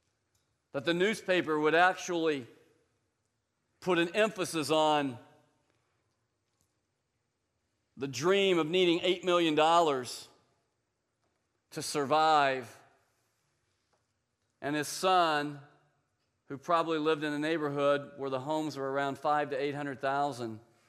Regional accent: Tulsa, Oklahoma, United States; I grew up in Tulsa, Oklahoma, the Babylon of religion.

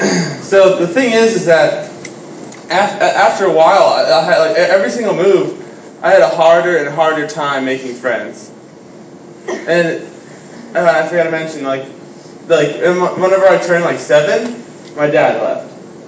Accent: Pittsburgh, Pennsylvania, United States; Let me just start off by telling you a little about myself. I'm from Pittsburgh.

